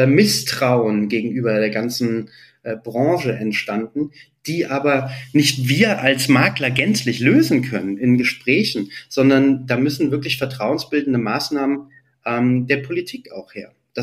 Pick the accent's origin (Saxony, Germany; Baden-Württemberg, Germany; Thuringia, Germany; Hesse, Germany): Hesse, Germany; Marburg; in Marburg, wo ich herkomme